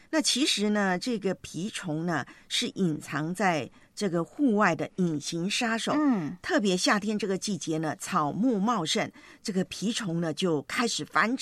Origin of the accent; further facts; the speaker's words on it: Taiwan; 那么在台湾我的老家呢现在是真的是露营的风潮